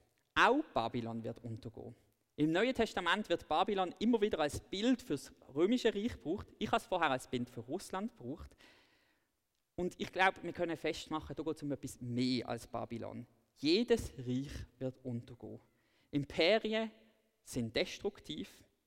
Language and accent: German; Switzerland; bin ich als Schweizer überhaupt daran interessiert, dass Gott die ungerechten Systeme beseitigt? Als Christ bin ich es natürlich.